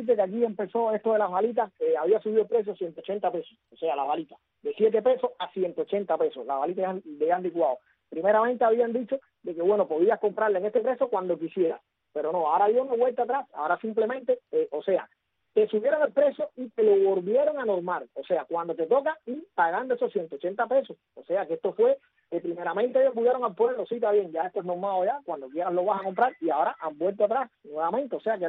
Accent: Cuba; Aquí te estoy hablando como un cubano a pie que soy.

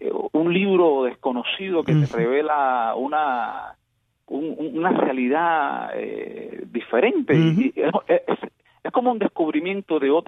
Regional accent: Cuba; Yo nací en Cuba

